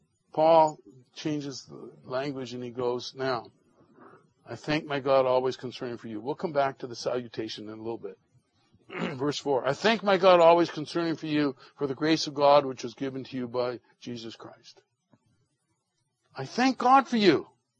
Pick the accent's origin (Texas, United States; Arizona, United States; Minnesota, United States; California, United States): California, United States; You all know that I'm from Southern California.